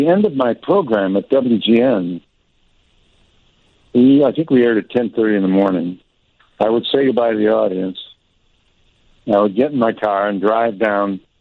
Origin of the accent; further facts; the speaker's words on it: Cleveland, Ohio, United States; And I grew up in Cleveland. So I grew up with the Indians.